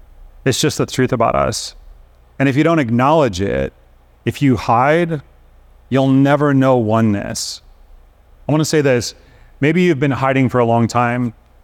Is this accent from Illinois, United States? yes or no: yes; Chicago, Illinois, United States; Like, I grew up in Chicago, where people are kind of odd about this sort of emotional confrontation.